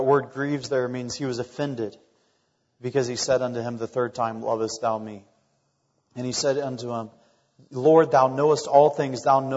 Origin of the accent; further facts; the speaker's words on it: Sri Lanka; moved away; There was a time growing up in Sri Lanka during a teenager that I had the opportunity to play the sport of rugby.